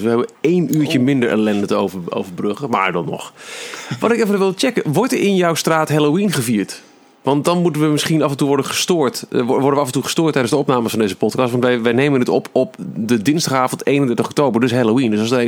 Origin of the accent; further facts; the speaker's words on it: Almelo, Overijssel, Netherlands; waar ik vandaan kom, het prachtige Almelo, werd het toen in ieder geval niet gevierd.